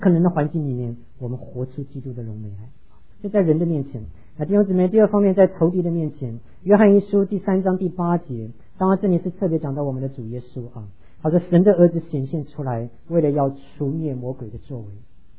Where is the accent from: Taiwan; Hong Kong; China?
Taiwan; now in United States; 1979年我刚从台湾来到美国的时候